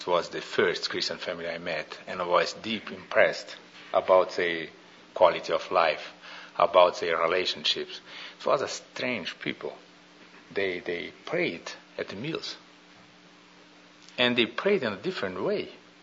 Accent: South Region, Brazil; English is a second language; south of Brazil. My family has German background. This is the reason of my accent, curious accent. And they are Lutherans. And I was raised also up in the environment of the Lutheran Church.

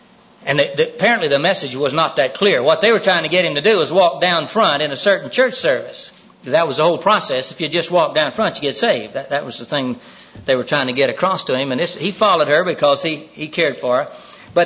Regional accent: Florida, United States; you can tell I'm from Maine by now, can't you? I'm from the main part of Florida.

